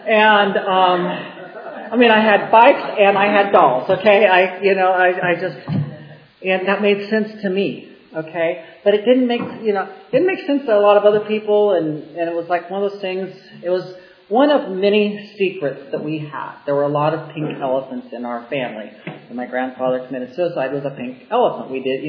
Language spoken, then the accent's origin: English; Terre Haute, Indiana, United States; I grew up in the Midwest, Terre Haute, Indiana, a overgrown farm town.